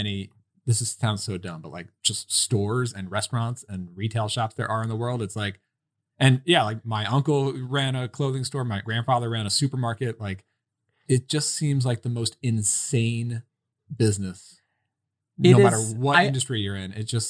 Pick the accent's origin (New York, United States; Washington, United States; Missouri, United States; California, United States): New York, United States; Long Island; now in Connecticut, United States; I grew up in Long Island, New York, and then even up here in Connecticut.